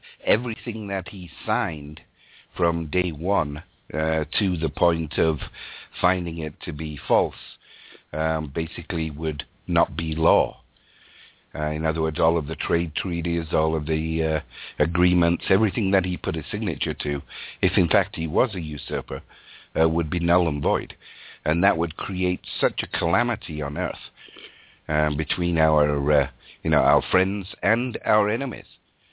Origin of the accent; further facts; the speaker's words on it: Canada; I forget what it is because I'm Canadian, of course, so we don't know all of the amendments.